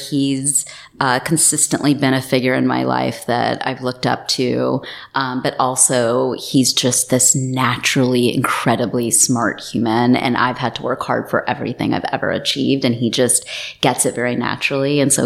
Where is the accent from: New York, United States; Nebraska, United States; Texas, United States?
Texas, United States; I was born and raised in Texas, in the United States. First generation born immigrants. My parents both came over from India via Africa and then over to Texas. It was a very modest upbringing.